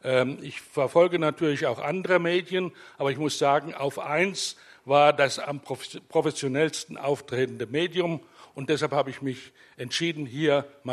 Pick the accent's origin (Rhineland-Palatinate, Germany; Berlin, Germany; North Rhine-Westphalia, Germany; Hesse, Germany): Hesse, Germany; Frankfurt; Ich komme ja aus der Frankfurter Gegend